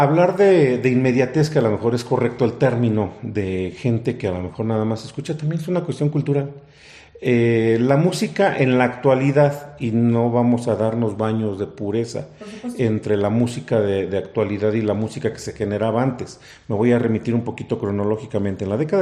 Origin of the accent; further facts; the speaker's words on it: Mexico; somos como mexicanos pues muy, muy arraigados a muchas cosas a veces bonitas